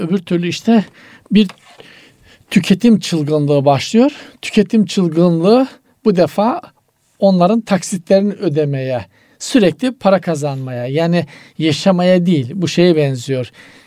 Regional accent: Black Sea Region, Turkey; Bizim Karadeniz'de eskiden çok yaygındı hocam.

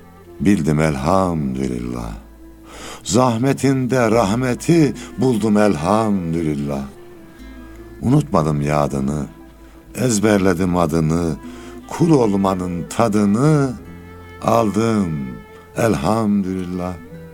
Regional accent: Osmaniye, Turkey; now in Istanbul, Turkey; Doğrusu ben Osmaniyeliyim.

